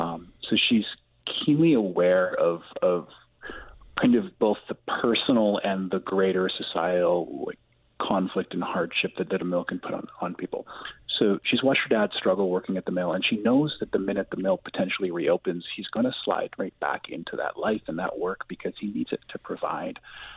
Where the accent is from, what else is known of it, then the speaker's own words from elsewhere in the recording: Maine, United States; I grew up in Maine, and I grew up in the Penobscot River Valley specifically.